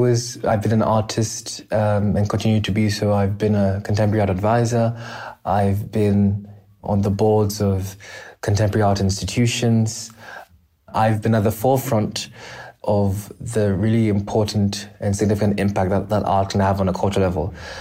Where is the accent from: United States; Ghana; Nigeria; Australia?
Ghana; And I volunteered, and that was how I first discovered it as a Ghanaian myself.